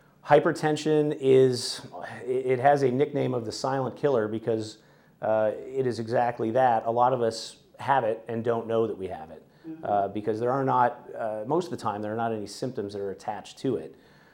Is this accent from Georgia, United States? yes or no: yes; Kennesaw, Georgia, United States; So I grew up in Kennesaw, just a little ways away from here, and went to college at UGA.